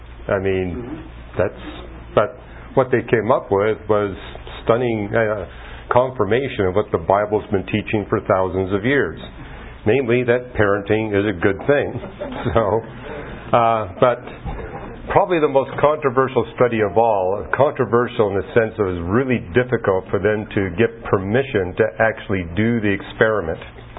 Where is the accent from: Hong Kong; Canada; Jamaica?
Canada; now in United States; When I was raised in Canada, every Canadian got an IQ test at age 8.